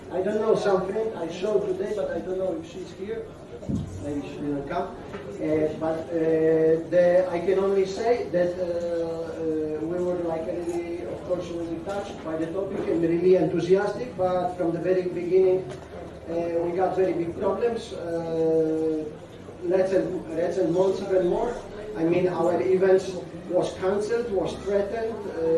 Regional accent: Poland; born there; English is a second language; I was born in Poland, not 10,000 years ago, like very long ago.

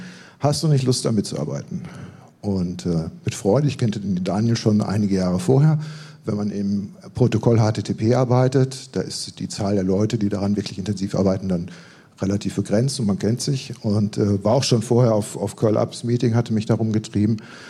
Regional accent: Münster, North Rhine-Westphalia, Germany; Ich komme aus Münster, 2 Stunden von hier, wahrscheinlich einer der Älteren hier im Raum.

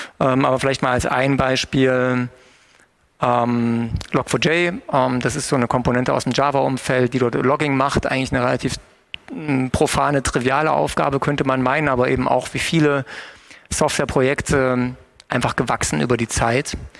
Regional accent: Dresden, Saxony, Germany; Und ich als Dresdner kam natürlich dann auch nicht umhin

